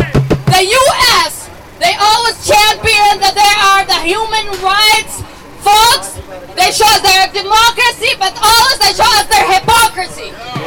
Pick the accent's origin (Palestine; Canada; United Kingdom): Palestine; Jerusalem; As I was born and raised in Jerusalem, this is what we see today is not new in the news.